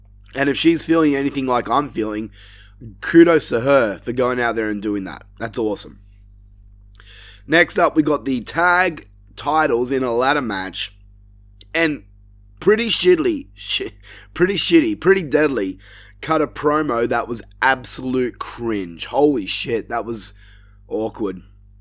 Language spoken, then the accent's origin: English; Australia; obviously Grayson Waller being from my home country and my home city, this was a great moment.